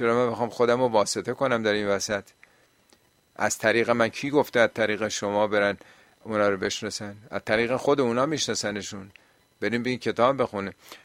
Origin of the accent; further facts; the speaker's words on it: Hamadan, Iran; دیدیم ما خیلی همدانی ها مثلا خیلی چیزا که فتح زیره میخونن،